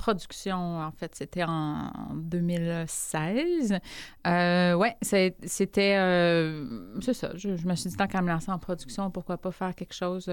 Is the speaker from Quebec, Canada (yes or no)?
yes; Trois-Rivières, Quebec, Canada; parce que je venais de Trois-Rivières, il n'y avait pas de classe de harpe à Trois-Rivières